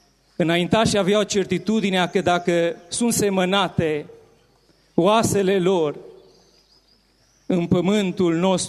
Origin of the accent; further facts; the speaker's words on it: Transylvania, Romania; la noi, în Transilvania, inclusiv în satul meu, bătrânii doreau să fie mormântați în livada lor, aproape de casă